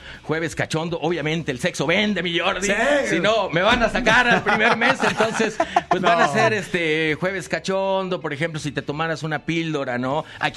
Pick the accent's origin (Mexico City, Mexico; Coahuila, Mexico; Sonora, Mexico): Sonora, Mexico; Yo soy de Sonora, nacido en Sonora.